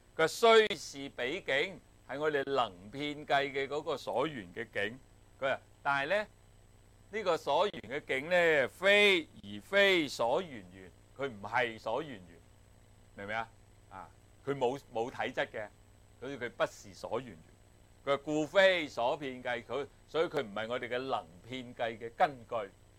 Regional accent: China; 呢、這個實嘅我咧，我哋中國人叫做魂魄。

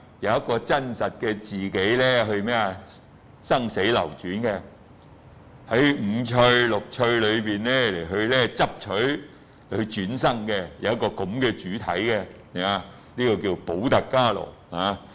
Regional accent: China; 我們中國人呢就執著那個什麼那個魂魄，

